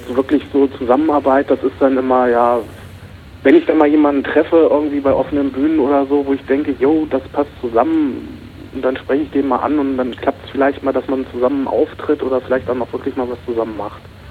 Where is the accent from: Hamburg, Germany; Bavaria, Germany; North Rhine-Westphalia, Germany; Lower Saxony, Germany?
Lower Saxony, Germany; Braunschweig; Da ist es mir halt wirklich mal passiert, dass ich irgendwie mal bei uns in Braunschweig durch die Fußgängerzone gegangen bin.